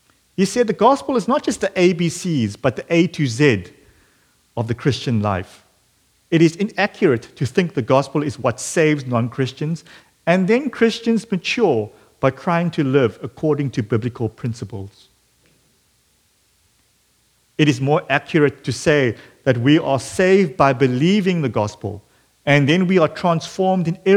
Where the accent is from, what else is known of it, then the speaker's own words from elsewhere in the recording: South Africa; back in my home country, South Africa